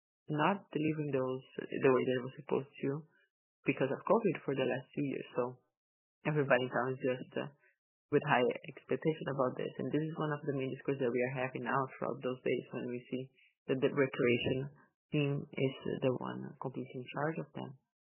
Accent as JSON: {"language": "English", "country": "Brazil", "moved": "yes", "said": "I'm originally from Brazil."}